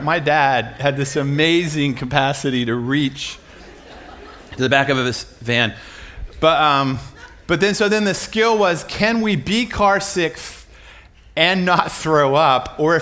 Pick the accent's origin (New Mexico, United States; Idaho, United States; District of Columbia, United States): District of Columbia, United States; Washington; This is from my kids in D.C. So I'm from Washington, D.C.